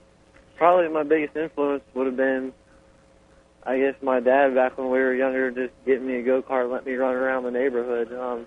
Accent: Florida, United States; We're all from Lakeland, Auburndale, Winter Haven area.

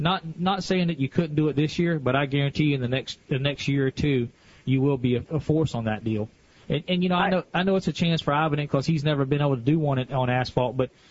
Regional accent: Gainesville, Florida, United States; also born or lived in Archer; I grew up in Archer for a little while, and I was actually born in Gainesville and raised up there.

